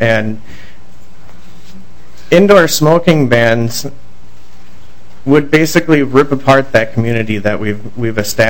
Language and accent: English; Bemidji, Minnesota, United States; I'm actually from Bemidji, Minnesota, but I work down here in South St. Paul for Interstate Truck Driving School.